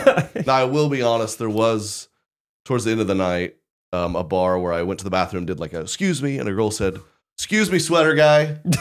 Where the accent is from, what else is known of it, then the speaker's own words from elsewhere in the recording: the South, United States; I don't know hockey. I'm from the South.